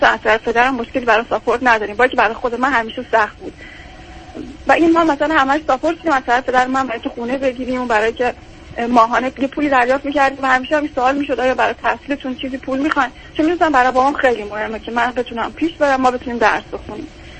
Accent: Kerman, Iran; من توی شهری درس میخوندم که مثلا این فاصله همه 1000 کیلومتری از شهر خودم که کرمان بود داشت.

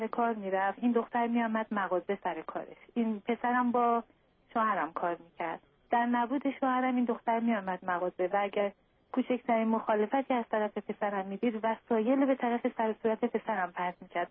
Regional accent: Iran; moved away as an adult; 1.5 سال پیش از ایران از طریق ترکیه اومدیم اینجا

